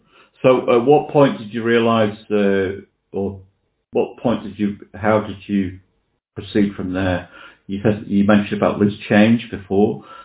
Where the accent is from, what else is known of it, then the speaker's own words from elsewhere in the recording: Manchester, North West England, United Kingdom; I'm from Manchester, UK, mate.